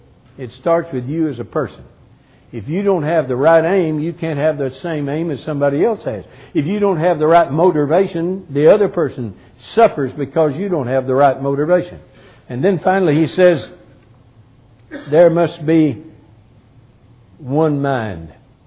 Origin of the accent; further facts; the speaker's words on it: Texas, United States; I grew up in West Texas, out of 17 miles this side of the New Mexico line.